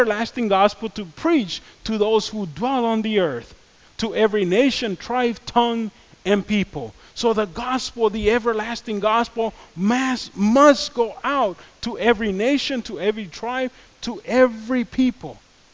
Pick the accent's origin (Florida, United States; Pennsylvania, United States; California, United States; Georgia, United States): California, United States; Los Angeles; I grew up in South Central LA. And I don't know how many of you have ever been to South Central LA. But it's a scary place.